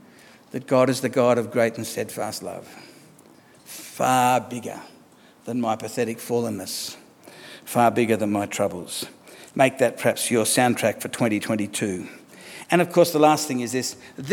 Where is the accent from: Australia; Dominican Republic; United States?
Australia; I'm an Australian who happens to be a Christian, whereas it's got to be the other way around. I'm a Christian who happens to be Australian.